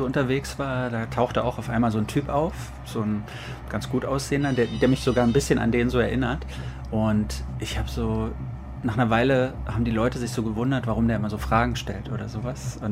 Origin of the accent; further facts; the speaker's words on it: Berlin, Germany; ich bin aus Berlin.